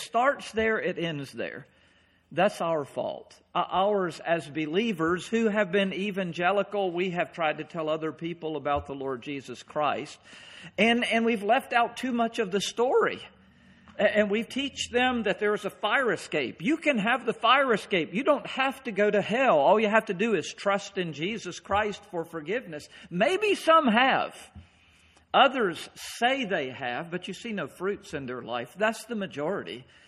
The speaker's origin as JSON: {"language": "English", "region": "North Carolina", "country": "United States", "tie": "born or raised there", "also_born_or_lived": "Pennsylvania", "moved": "as an adult", "said": "I grew up in North Carolina, moved as a young married man to Pennsylvania. Now here I am in Maine."}